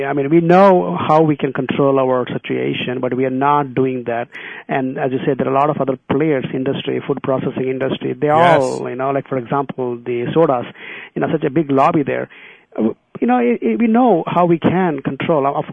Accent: India; English is a second language; I mean, I come from India, so I'm just going to give one example how things have changed.

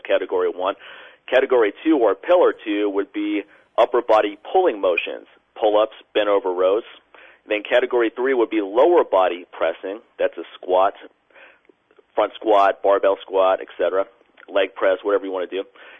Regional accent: Washington, District of Columbia, United States; And then I'm returning to Washington, D.C., which is my hometown where I started my business, to do a course.

